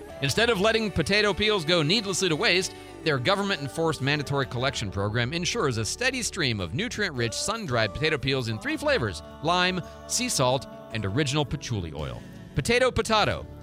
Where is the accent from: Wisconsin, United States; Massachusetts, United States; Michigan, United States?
Michigan, United States; Detroit; vaguely the Lions because I grew up in Detroit, but that's a fandom of convenience.